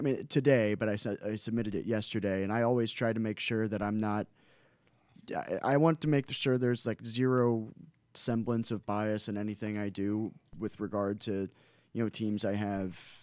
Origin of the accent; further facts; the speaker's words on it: St. Louis, Missouri, United States; because I'm from St. Louis